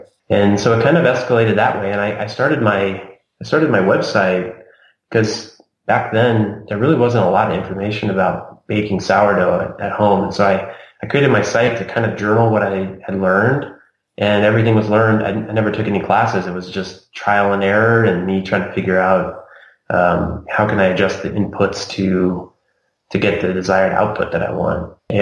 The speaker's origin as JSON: {"language": "English", "country": "United States", "tie": "born or raised there", "said": "I grew up here in the States, but my family's pretty hardcore Italian"}